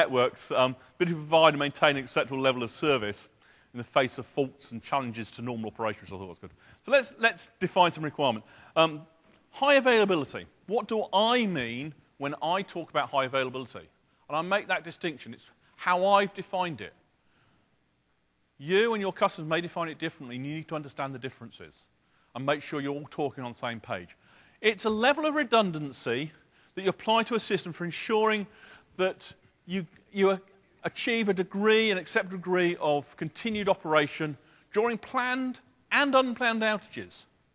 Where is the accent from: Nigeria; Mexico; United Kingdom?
United Kingdom; England; And of course, being English, I looked at the important one, which is the Oxford English Dictionary